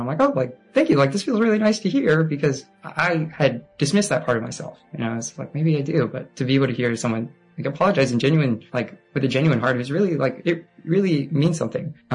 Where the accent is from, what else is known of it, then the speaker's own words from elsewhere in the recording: Torrance, California, United States; My family and I, we grew up in Torrance, California. You know, I'm one of 8 kids, so I have 7 siblings, and we just grew up hanging out together, playing tennis together, going outside, camping.